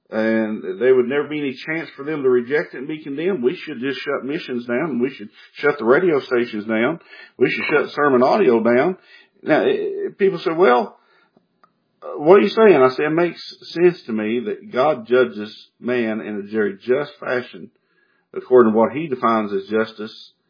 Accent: Kentucky, United States; born there; I was born in Kentucky.

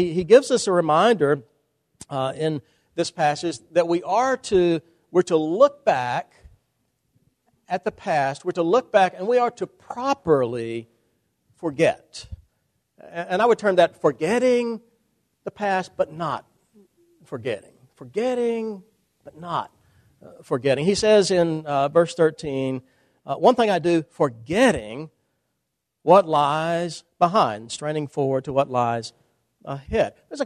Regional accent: Nashville, Tennessee, United States; I grew up in Nashville, Tennessee.

